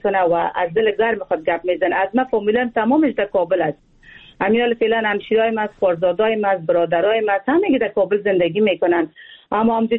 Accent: Afghanistan; من یک افغان هستم

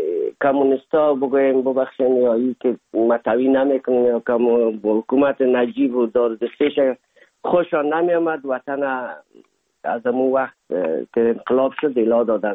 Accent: Afghanistan; moved away; سال 1990 از افغانستان اولین سفر آمدیم هندوستان

